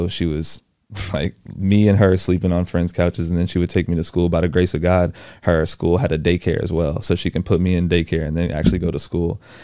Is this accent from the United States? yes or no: yes; Houston, Texas, United States; But yeah, I mean, born and raised in Houston, Texas, grew up with a single mom, most amazing woman I've ever met.